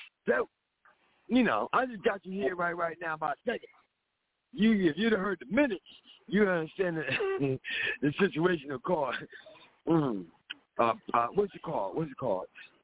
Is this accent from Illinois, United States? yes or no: no; Philadelphia, Pennsylvania, United States; I'm from Philly.